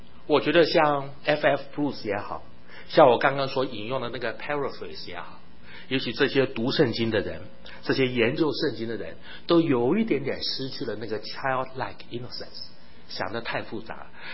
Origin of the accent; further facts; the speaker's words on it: China; 那么我们中国人都说这个长兄如父怎么样，长嫂如母，对不对？